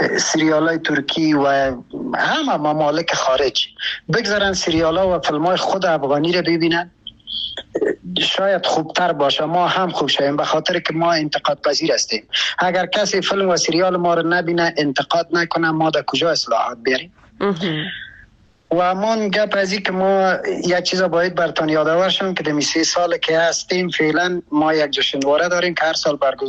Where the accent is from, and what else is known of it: Afghanistan